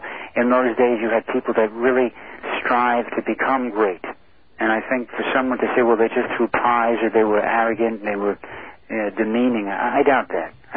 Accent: Studio City, California, United States; Well, you know, growing up in Studio City in California, because my mom was born in New York City, so was my dad

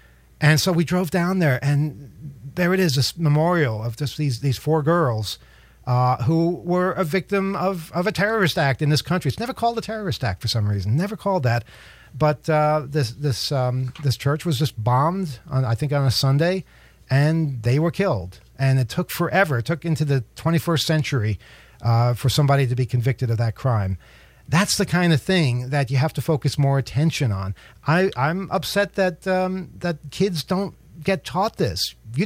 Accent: New York, United States; And, you know, I grew up on Long Island in the 70s and 80s.

